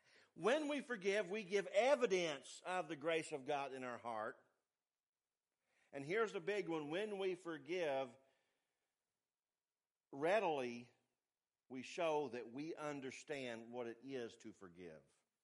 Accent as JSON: {"language": "English", "region": "the South", "country": "United States", "tie": "born or raised there", "said": "When I was a young man growing up in the South, I was a Braves fan."}